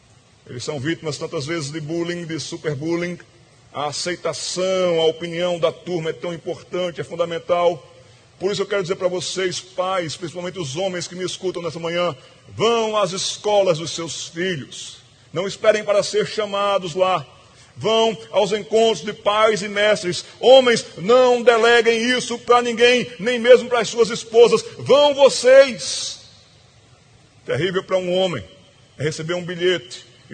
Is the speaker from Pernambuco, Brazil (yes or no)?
yes; Pernambuco, Brazil; Já perceberam pelo meu sotaque que eu sou pernambucano.